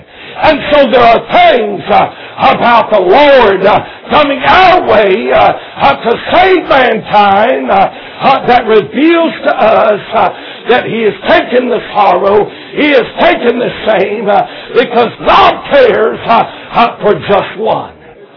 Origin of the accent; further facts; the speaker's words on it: Maryland, United States; also born or lived in Washington, D.C.; I was born in Washington, D.C., raised in the outskirts of Maryland, out from Washington, D.C. till I was 16 years old.